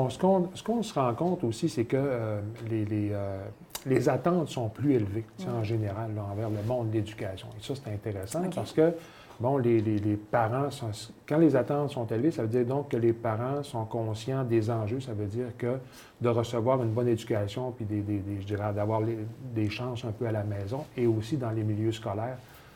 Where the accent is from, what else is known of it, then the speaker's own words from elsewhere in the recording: Arvida, Quebec, Canada; moved away; je suis originaire du Saguenay. Là, alors, un gars d'Arvida. Alors, on dit que les gens d'Arvida, on a une appartenance assez importante. On ne dit pas Jonquière, on ne dit pas Saguenay. On dit Arvida, comme j'ai quitté depuis quand même longtemps.